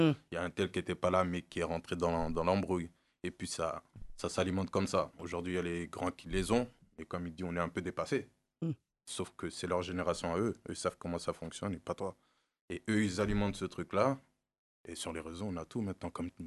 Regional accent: Montreuil, Île-de-France, France; Moi, j'ai grandi à Montreuil à côté.

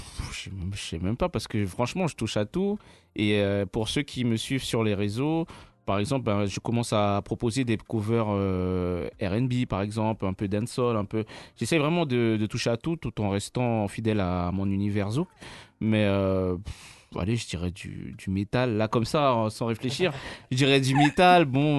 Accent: French Guiana; moi j'ai grandi en Guyane 25 ans pratiquement, donc c'est vraiment ancré

